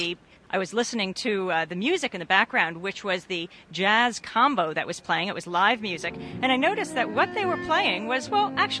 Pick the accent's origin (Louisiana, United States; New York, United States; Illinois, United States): New York, United States; I ran over to the New York delegates that I recognized from my home state